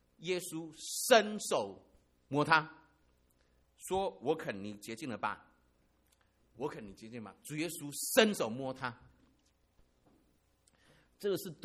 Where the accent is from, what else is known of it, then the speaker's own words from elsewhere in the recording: Lishan, Taichung, Taiwan; 我小时候住在台湾台中的梨山，我父亲是那边的警官